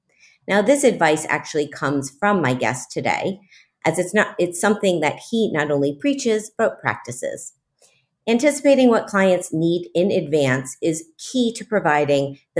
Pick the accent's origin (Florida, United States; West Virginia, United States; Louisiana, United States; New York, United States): Florida, United States; Miami; Ah, Miami is my hometown.